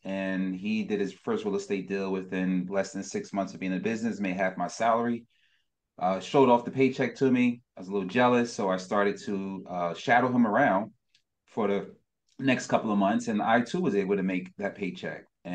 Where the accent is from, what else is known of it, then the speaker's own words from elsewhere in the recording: Newark, New Jersey, United States; I'm from Newark, New Jersey, so it's like the hood area.